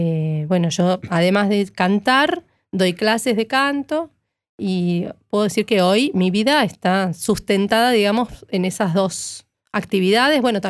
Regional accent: General Roca, Río Negro, Argentina; Se editó en Río Negro, en General Roca, que es donde yo nací.

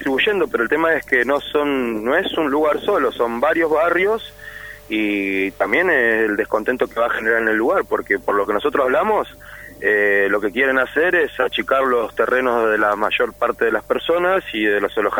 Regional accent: Buenos Aires, Argentina; now in El Bolsón, Argentina; Mira, mi posición, vivo acá. Yo soy oriundo de Buenos Aires, mi hijo es nacido acá y criado acá, mi hijo tiene 3 años.

